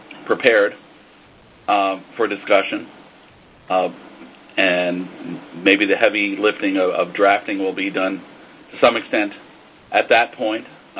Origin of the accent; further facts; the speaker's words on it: New York, United States; Since I'm moving east, I'm from New York.